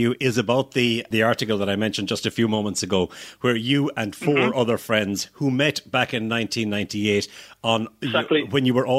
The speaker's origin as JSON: {"language": "English", "town": "Limerick", "region": "Munster", "country": "Ireland", "tie": "born or raised there", "said": "I was born and bred in Limerick."}